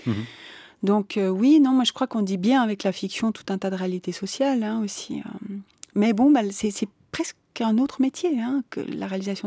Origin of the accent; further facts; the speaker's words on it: Mexico; moved away as an adult; J'ai quitté le Mexique pour faire mon école de cinéma. Et ensuite, j'y suis retournée en voyage pour le plaisir. Mais je n'ai jamais filmé ce pays.